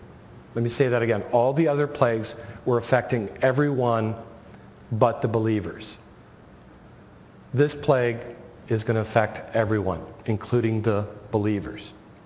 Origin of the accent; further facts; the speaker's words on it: South Vietnam, Vietnam; I'm from South Vietnam.